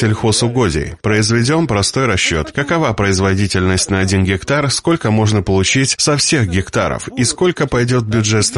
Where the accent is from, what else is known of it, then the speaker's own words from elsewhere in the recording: Bedragii Vechi, Edineț District, Moldova; в моем родном селе, расположенном на берегу прута, в Бедраджи-Веке Единского района, где жили в основном резиши